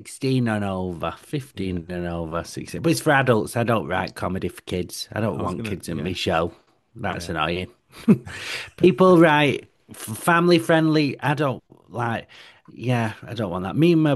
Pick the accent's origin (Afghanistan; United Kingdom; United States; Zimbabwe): United Kingdom; Manchester, North West England; it's going to be, I'm gay and from Manchester